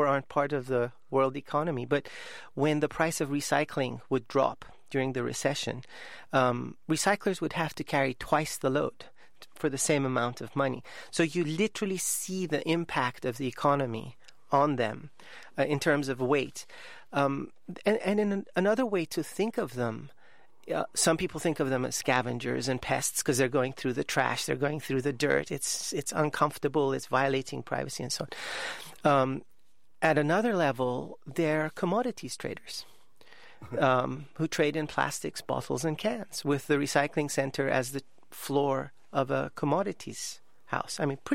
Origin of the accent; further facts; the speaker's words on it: Iran; I come from Iran where, you know, everyone is branded a heretic.